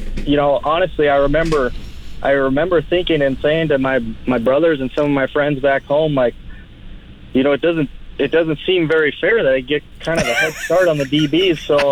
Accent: Bismarck, North Dakota, United States; somewhere just outside of Bismarck, North Dakota. I got a few miles to go yet to get home. That's where my hometown is and where I'm living nowadays.

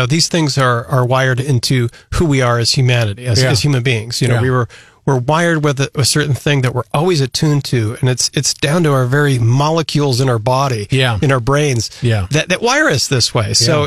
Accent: Chicago, Illinois, United States; born there; I grew up, you know, born in Chicago, you know, Cook County General Hospital on the south side in a Dutch community.

